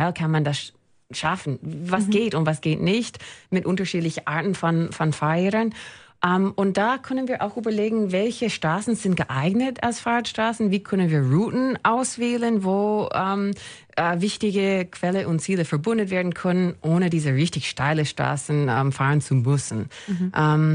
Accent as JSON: {"language": "German", "town": "Calgary", "region": "Alberta", "country": "Canada", "tie": "born or raised there", "said": "Wenn ich aber an meine Heimatstadt Calgary in Kanada denke, ist das viel schwieriger."}